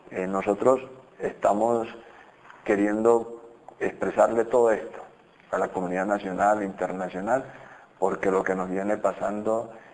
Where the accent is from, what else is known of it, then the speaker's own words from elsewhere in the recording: Colombia; nosotros tenemos derechos como colombianos para habitar esta región